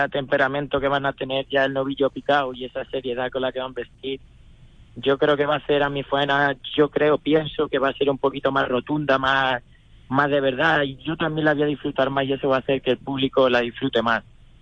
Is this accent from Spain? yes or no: yes; La Puebla Nueva, Castilla-La Mancha, Spain; siempre ha sido muy de su pueblo, ha sido de la Puebla Nueva